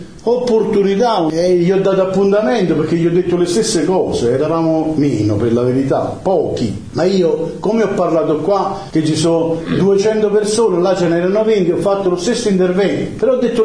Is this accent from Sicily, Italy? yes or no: no; Torchiara, Campania, Italy; Io quando iniziai a fare l'avvocato a Torchiara, io sono di Torchiara, nonostante ho fatto il sindaco da Groppo, eravamo tre, io non sono del 26, ho 50 anni, iniziai nel 90